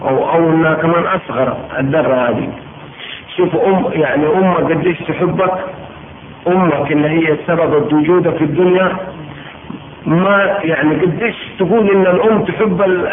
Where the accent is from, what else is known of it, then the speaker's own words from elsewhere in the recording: Mecca, Makkah Province, Saudi Arabia; انا ولد مكة وما حجيت، انا ولد مكة وما صمت